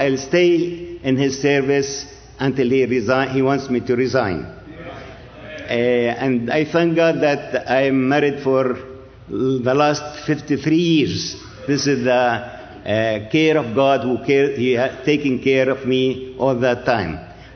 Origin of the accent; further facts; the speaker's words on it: Syria; English is a second language; I am from Syria. Syria, as you know, in the Middle East, the east of Iraq, and Iraq is the east of Syria, and north Turkey, south Jordan, and west Mediterranean